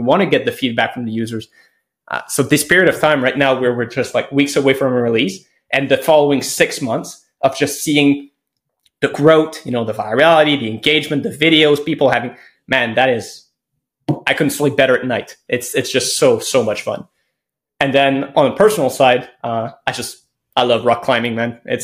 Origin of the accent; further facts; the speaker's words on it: Quebec, Canada; in general, I will say I'm from Quebec.